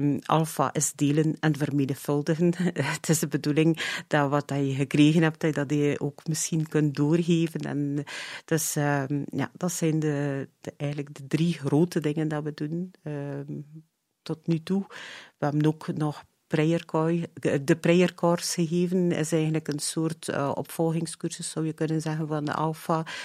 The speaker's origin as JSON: {"language": "Dutch", "region": "Flanders", "country": "Belgium", "said": "we zijn West-Vlamingen, de G en de H zijn al heel moeilijk."}